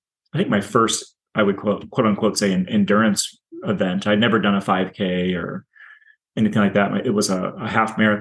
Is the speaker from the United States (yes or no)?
yes; Davenport, Iowa, United States; I grew up in Davenport, Iowa. I still live here. If you're not familiar with Davenport, Iowa, it's part of the Quad Cities.